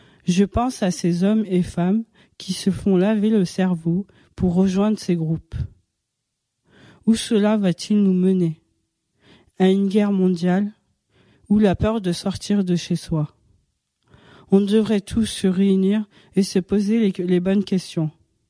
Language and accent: French; Morocco; now in France; En tant que Marocaine française, je me sens humiliée et mal à l'aise.